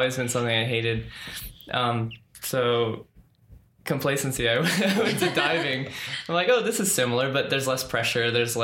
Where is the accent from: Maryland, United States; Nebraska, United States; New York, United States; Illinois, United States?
Maryland, United States; also born or lived in Washington, D.C.; In Washington, D.C. Or born in Washington, D.C. Grew up in Maryland.